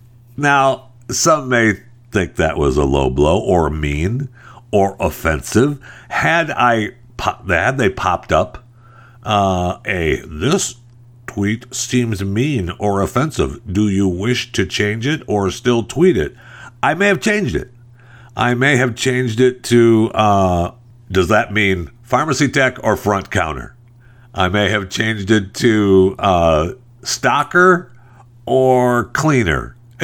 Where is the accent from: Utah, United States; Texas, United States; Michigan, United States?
Michigan, United States; I was raised in Michigan. And believe me, I'm well aware of the smell of country air.